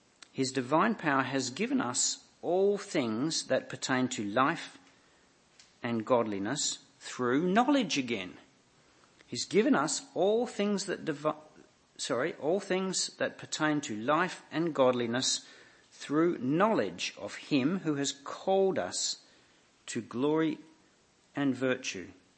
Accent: Australia; I'm Australian, not Greek.

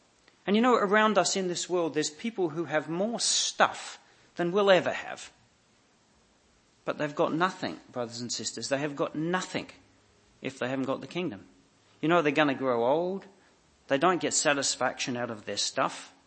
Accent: Australia; I'm Australian, not Greek.

